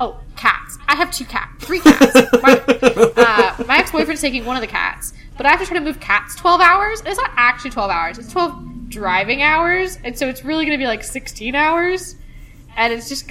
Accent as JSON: {"language": "English", "town": "Atlanta", "region": "Georgia", "country": "United States", "tie": "born or raised there", "also_born_or_lived": "Knoxville / South Carolina", "moved": "as an adult", "said": "So I'm from the Southeast. So I grew up in Atlanta. I was born in Knoxville."}